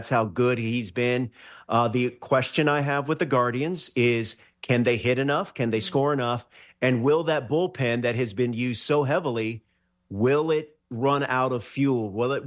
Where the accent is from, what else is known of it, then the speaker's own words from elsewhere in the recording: Houston, Texas, United States; I'm from Houston, so I'm an Astros fan.